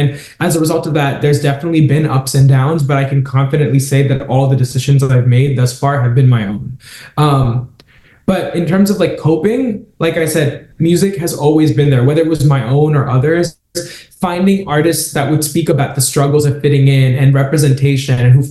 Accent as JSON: {"language": "English", "country": "India", "moved": "yes", "said": "I feel like as Indian people and as immigrants, especially, it can be so easy to blame our upbringing on why our mindset is the way it is."}